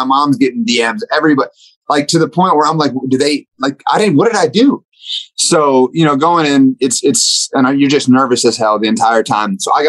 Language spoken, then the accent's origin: English; Texas, United States; But if they go Spanish, I'm from Texas. I took 4 or 5 years in high school, so I can put things together.